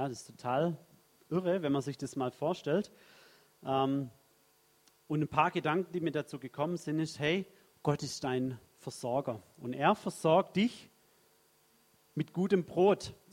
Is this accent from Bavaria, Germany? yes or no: no; Baden-Württemberg, Germany; ich weiß hier in Süddeutschland, die Schwaben, die lieben einfach ihr Brot, oder? Also mir geht es auch so, ich bin ja auch Schwabe